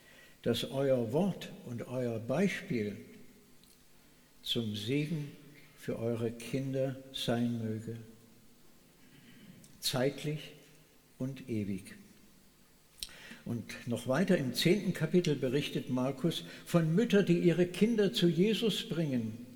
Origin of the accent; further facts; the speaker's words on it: Saxony, Germany; in der Heimat, in meiner Heimatgemeinde im Erzgebirge.